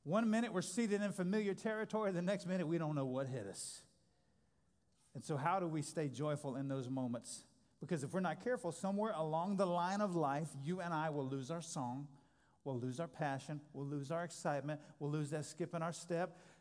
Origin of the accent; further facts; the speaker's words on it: New Orleans, Louisiana, United States; I grew up in New Orleans, and the houses there have to be built on what's called pylons.